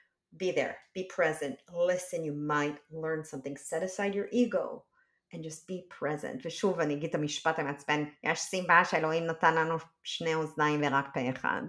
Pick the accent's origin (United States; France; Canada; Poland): United States; אני זוכרת את עצמי כילדה בארצות הברית